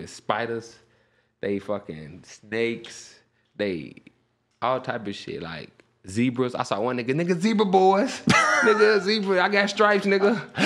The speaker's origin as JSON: {"language": "English", "town": "Chicago", "region": "Illinois", "country": "United States", "said": "I'm from Chirac. We got GDs, Stones, Vice Lords, Foes, motherfucking Latin Kings, Dragons and shit."}